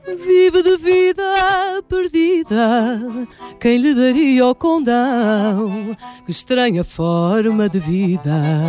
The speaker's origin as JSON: {"language": "Portuguese", "country": "Portugal", "lives_now": "Brazil", "said": "Sou lusitana, portanto, há qualquer... faz parte."}